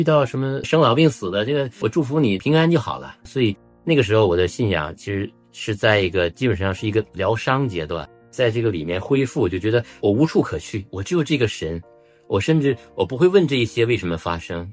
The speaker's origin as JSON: {"language": "Chinese", "town": "Shenyang", "region": "Liaoning", "country": "China", "tie": "born or raised there", "said": "因为我就是我老家在东北沈阳人，觉得东北男人然后比较坚强啊"}